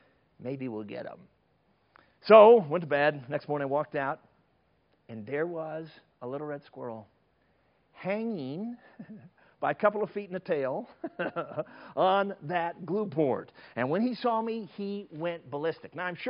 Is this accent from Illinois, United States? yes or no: yes; Chicago, Illinois, United States; Now, I'm a city kid. I grew up in Chicago, as I told you, so I've never been a hunter, but I became one.